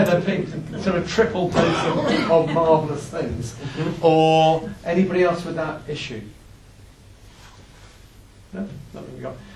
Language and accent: English; England, United Kingdom; But we're English. And we do have that sort of reserve sometimes.